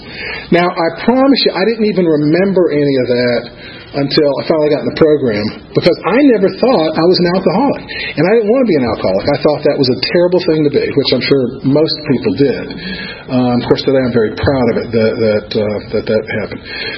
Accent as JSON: {"language": "English", "town": "Atlanta", "region": "Georgia", "country": "United States", "tie": "born or raised there", "said": "And when I was growing up here, it was actually a small little town. This was actually where I grew up in the Virginia Highlands area. So this was almost out in the country right here."}